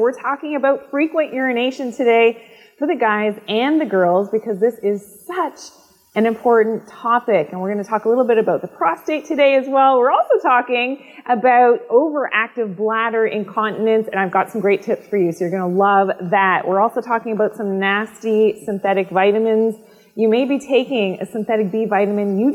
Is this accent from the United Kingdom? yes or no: no; Canada; I'm Canadian